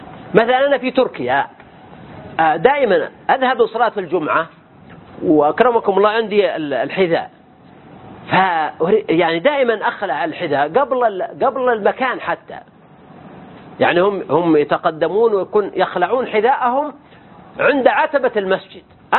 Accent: Mecca, Makkah Province, Saudi Arabia; فلما قلت أنا من مكة

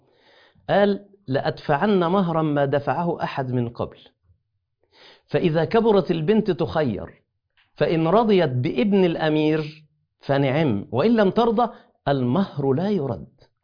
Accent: Mansoura, Dakahlia, Egypt; بلغة الفلاحين عندنا في المنصورة

